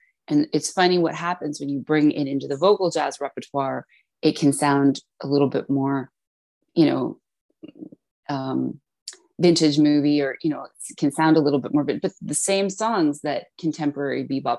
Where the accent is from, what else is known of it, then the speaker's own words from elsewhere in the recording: Kingston, Ontario, Canada; when I was growing up in Kingston, Ontario